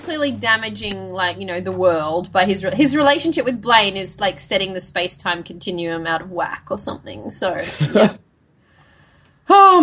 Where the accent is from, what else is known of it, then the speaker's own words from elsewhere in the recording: Australia; I'm Australian.